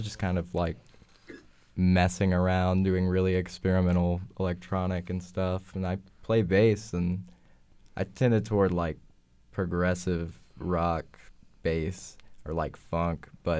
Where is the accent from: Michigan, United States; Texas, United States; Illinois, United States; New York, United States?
Texas, United States; Waco; I was born at Hillcrest. So yeah, I'm Waco.